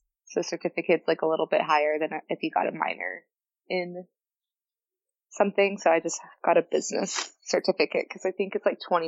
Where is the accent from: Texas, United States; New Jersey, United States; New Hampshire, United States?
Texas, United States; also born or lived in Florida; I was born in Florida, but I moved to Texas when I was really little.